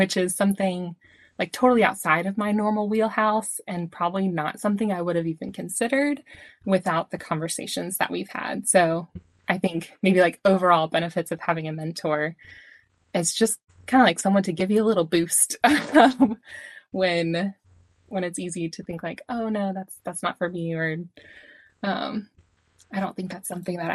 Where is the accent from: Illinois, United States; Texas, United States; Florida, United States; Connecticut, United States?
Texas, United States; I saw that you were from Texas and I grew up in Texas.